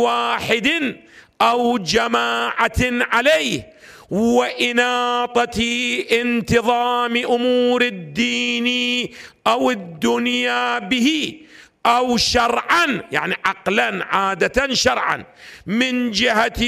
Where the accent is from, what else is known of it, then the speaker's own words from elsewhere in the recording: Iraq; وصار عندنا بالعراق بعد، لو ما صار عندنا بالعراق